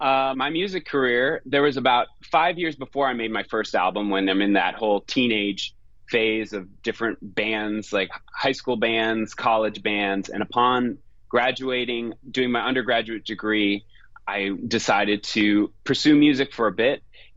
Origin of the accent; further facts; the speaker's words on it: Cleveland, Ohio, United States; born there; I was based in Cleveland. I was born in Cleveland.